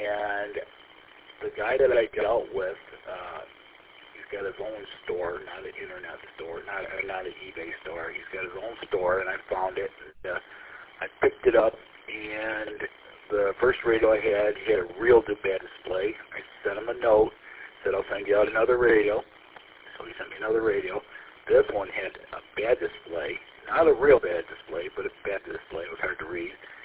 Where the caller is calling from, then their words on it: Michigan, United States; Of course, I'm not far from Mount Clemens or Peter. I'm in the condo with the attic antenna, as you guys know.